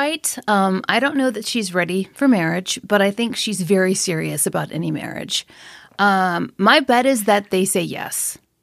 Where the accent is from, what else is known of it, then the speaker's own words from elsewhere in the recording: the South, United States; accent: Southern; that's my Southern accent.